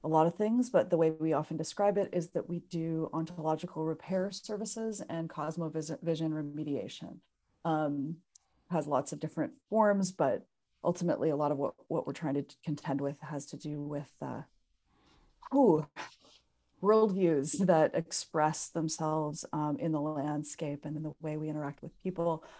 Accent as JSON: {"language": "English", "region": "Ontario", "country": "Canada", "said": "I am from a very different watershed. I'm from the Canadian side of the Great Lakes."}